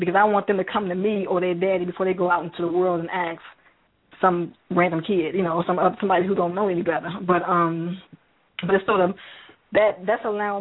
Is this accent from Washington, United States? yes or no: no; Chicago, Illinois, United States; coming from the city and growing up in Chicago